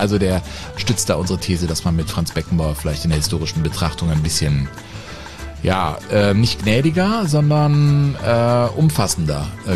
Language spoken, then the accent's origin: German; Germany; ich bin am Rhein groß geworden.